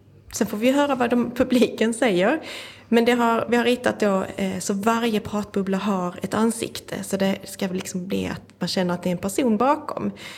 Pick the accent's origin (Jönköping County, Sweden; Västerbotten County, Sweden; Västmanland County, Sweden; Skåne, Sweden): Skåne, Sweden; Så jag har åkt upp här till Stockholm, jag kommer ju från Skåne.